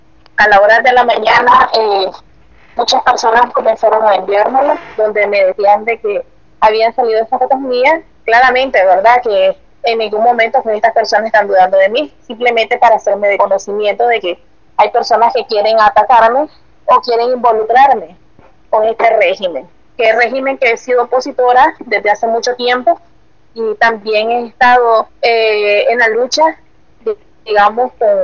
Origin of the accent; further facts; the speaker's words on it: Nicaragua; como nicaragüense, pues lo que me interesa es que tengamos, que nuestro país sea libre